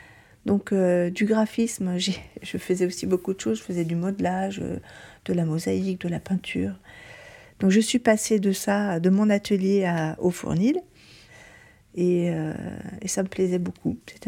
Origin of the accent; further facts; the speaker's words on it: Montreuil-sous-Bois, Île-de-France, France; born there; Je suis née à Montreuil-sous-Bois, donc rien à voir avec la Seine-et-Marne. Et puis, ben, mes parents ont acheté un pavillon par ici